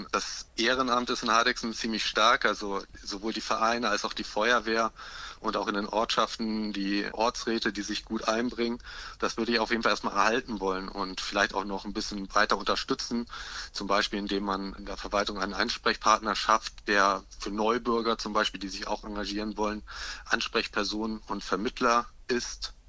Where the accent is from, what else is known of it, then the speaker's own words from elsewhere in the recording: Göttingen, Lower Saxony, Germany; Und danach bin ich dann in Göttingen zur Schule gegangen, habe das Abitur gemacht